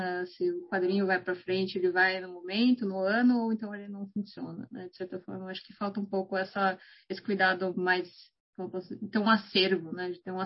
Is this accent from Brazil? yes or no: yes; São Paulo, Brazil; eu sou de 95, do interior de São Paulo, uma cidade que tem menos de 200 mil habitantes, sabe? E, assim, eu moro do lado de uma banca